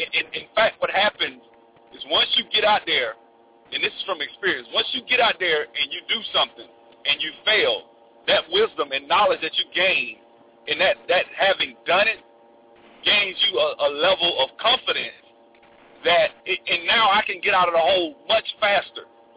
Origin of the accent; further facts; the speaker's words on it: Montgomery, Alabama, United States; Because right now, I'm from Montgomery, we got the Hyundai plant, and they've bought up the whole city.